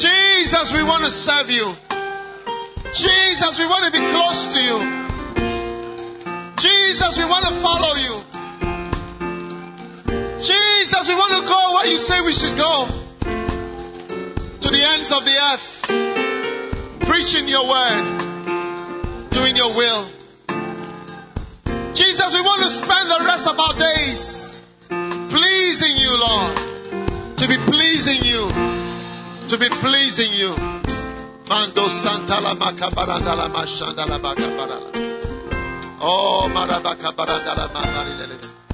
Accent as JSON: {"language": "English", "country": "South Africa", "moved": "as an adult", "said": "I've lived here for 17 years. I came here to preach. So where do you come from originally? I come from South Africa. I come from South Africa."}